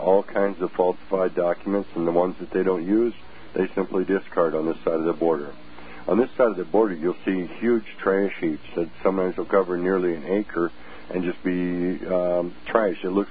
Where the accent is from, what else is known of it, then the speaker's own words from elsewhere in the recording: Pacific Northwest, United States; Okay, well, remember, I'm from the Pacific Northwest, so I don't know your individual congressional delegation.